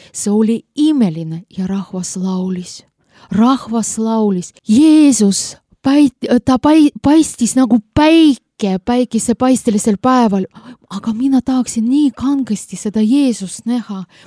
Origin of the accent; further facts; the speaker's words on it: Russia; now in Estonia; Armas rahvas, kui mina tulin siia Eestisse, Venemalt, ja Jumal kingis mulle päästet.